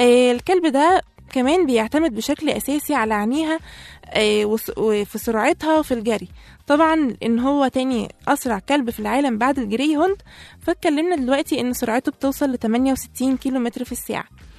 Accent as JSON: {"language": "Arabic", "country": "Egypt", "said": "بس احنا كمصريين اهملنا استخدام السلوكي"}